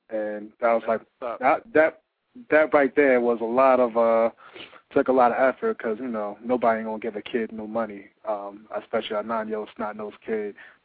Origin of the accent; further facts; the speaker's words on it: Queens, New York, United States; now in Atlanta, United States; I'm originally from Queens, but right now I reside in Atlanta, Georgia.